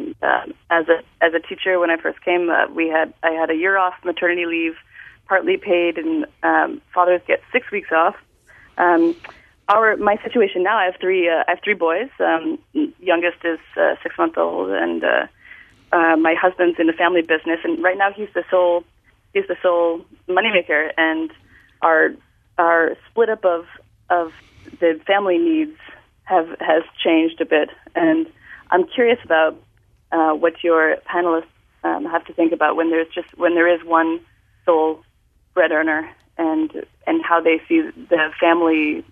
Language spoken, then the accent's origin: English; United States; moved away as an adult; now in Montreal, California, United States; So I'm an American originally, and I married a French-Canadian here in Montreal.